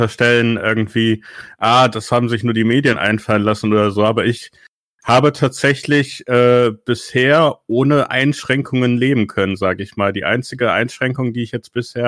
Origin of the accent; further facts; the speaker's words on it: Bonn, North Rhine-Westphalia, Germany; ich komme aus Bonn und der erste Fall in Bonn war ein Stadtteil weiter, quasi der Nachbarstadtteil.